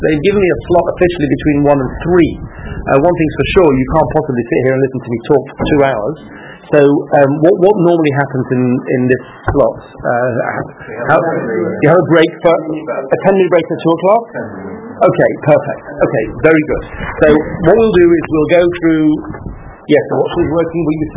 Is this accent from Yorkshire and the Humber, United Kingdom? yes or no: yes; Leeds, Yorkshire and the Humber, United Kingdom; I'm originally from Leeds. But it's been some time since I lived in Leeds. In spite of the fact that I come from Leeds, yes. Well, my accent was diluted when I was at university